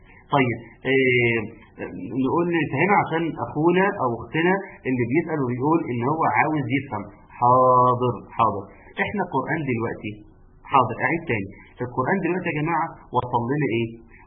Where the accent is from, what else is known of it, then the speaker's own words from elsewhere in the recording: Egypt; وعندنا في مصر